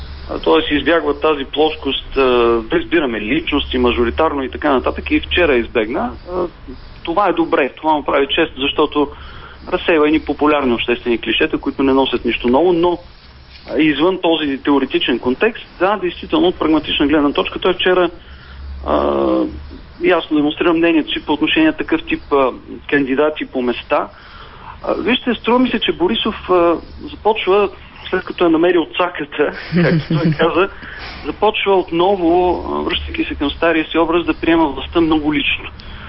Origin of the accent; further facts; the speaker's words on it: Stara Zagora, Stara Zagora Province, Bulgaria; В моя роден град Стара Загора има уникално своеволие